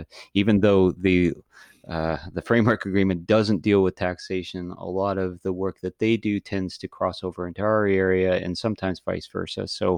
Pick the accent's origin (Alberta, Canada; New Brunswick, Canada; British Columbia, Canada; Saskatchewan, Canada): New Brunswick, Canada; Tobique First Nation; I grew up in the Tobik First Nation, Nigukuk-Ulistigwik, First Nation in Tobik in northern New Brunswick.